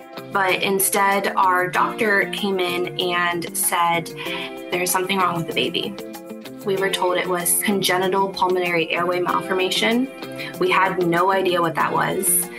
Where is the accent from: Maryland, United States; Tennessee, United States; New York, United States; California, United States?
Maryland, United States; We are from Queen Anne's County, and our son Mikey was treated at Johns Hopkins Children's Center.